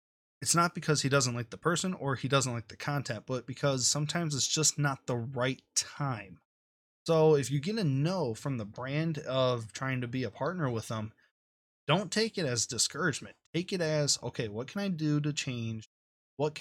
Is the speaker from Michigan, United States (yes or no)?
yes; Michigan, United States; And being right here in my home state of Michigan, it is awesome to know